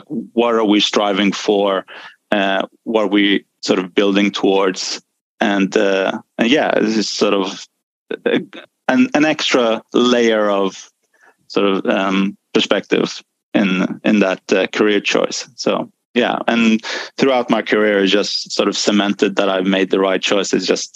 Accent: Sweden; I'm from Sweden, so this is all in Sweden, north of Sweden in Luleå Technical University, University of Technology.

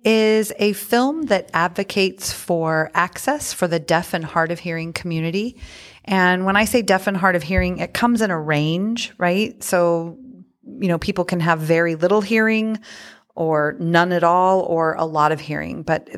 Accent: California, United States; moved away as an adult; also born or lived in Las Vegas; Yeah, so born and raised in California, and I started producing my documentary back in 2014.

